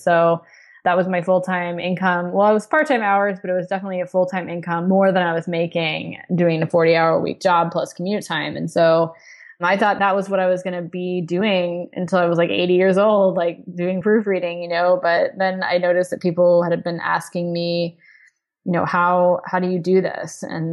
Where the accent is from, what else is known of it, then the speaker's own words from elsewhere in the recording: Orlando, Florida, United States; So I grew up in Orlando. I was kind of just a nerd. I went to school in Orlando, stayed in college for college.